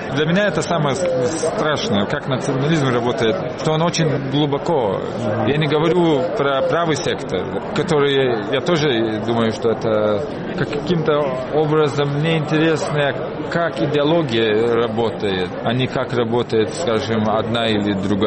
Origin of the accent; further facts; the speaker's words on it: Lithuania; Потому что я сам из Литвы.